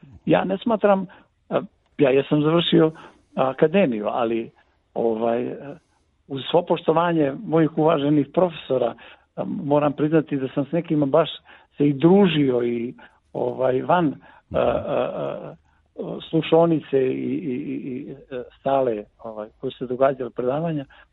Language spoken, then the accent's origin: Serbian; Montenegro; zašto kažem i Crne Gore, možda mi to nisam trebao reći, zna se da živim u Crnoj Gori.